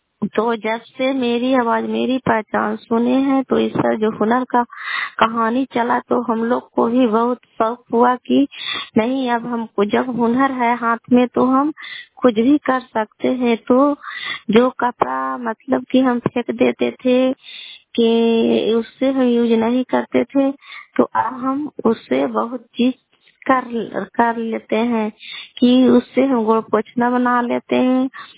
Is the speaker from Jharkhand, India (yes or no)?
no; Kalyanpur, Bihar, India; घर कल्याणपुर वाली गलसी पंचायत प्रखंड चंडी जिला नालंदा का निवासी हूँ।